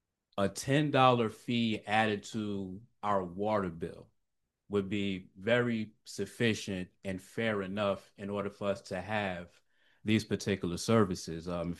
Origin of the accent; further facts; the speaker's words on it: Virginia Beach, Virginia, United States; I'm originally from Virginia, north of Virginia, Virginia Beach.